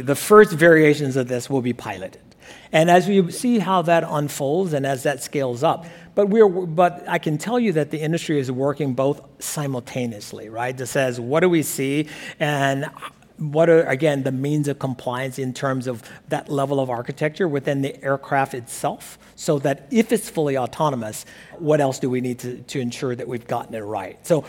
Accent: Alabama, United States; And I've done this as a small boy growing up in Alabama.

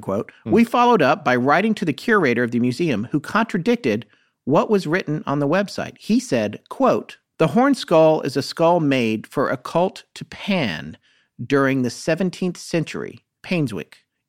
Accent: France; English is a second language; We are from France.

